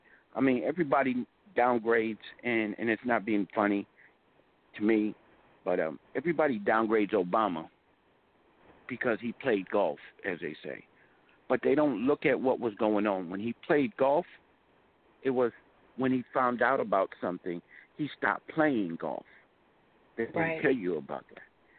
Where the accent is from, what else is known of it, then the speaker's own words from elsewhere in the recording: United States; But remember, we've been, as an American, we've been through a lot more worse, and we've always bounced back stronger and better than ever.